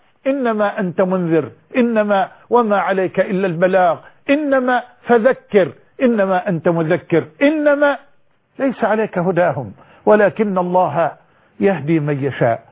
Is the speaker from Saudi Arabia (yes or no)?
no; Egypt; بلدنا مصر